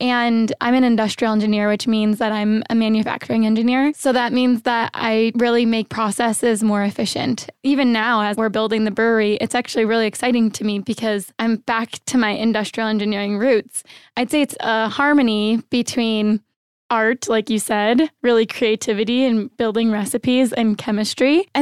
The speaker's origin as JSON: {"language": "English", "region": "Iowa", "country": "United States", "said": "Well, I'm from Iowa, the Midwest, yeah."}